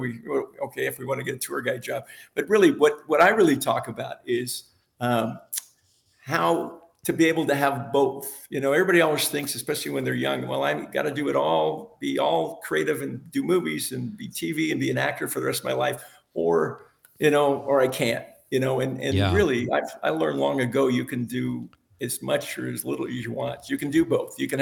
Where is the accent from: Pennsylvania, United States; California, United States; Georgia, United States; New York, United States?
California, United States; Woodland Hills; I grew up in the San Fernando Valley, Woodland Hills, in the '60s, and you know, the television movie business was just kind of like what people did.